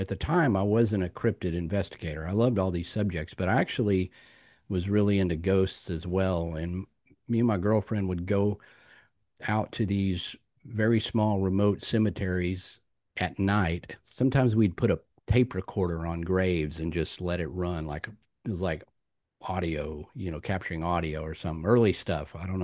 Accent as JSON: {"language": "English", "town": "Fort Worth", "region": "Texas", "country": "United States", "tie": "born there", "said": "I was born in Fort Worth, Texas, and Lake Worth is just north of Fort Worth."}